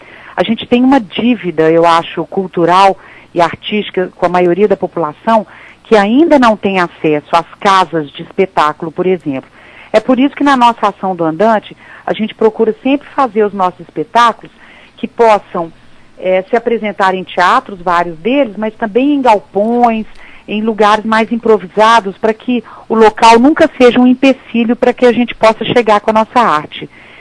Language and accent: Portuguese; Minas Gerais, Brazil; as pessoas vão sentir como nós mineiros, né, que temos essa proximidade com Ouro Preto